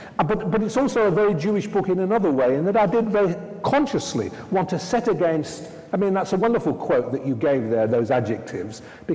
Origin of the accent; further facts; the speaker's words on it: Manchester, North West England, United Kingdom; as a Jew from Manchester, then I feel I'm the heir to other traditions